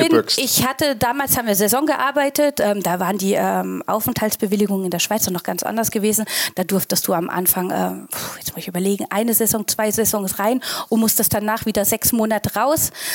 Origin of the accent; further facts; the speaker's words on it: Frankfurt, Hesse, Germany; ich bin in Frankfurt groß geworden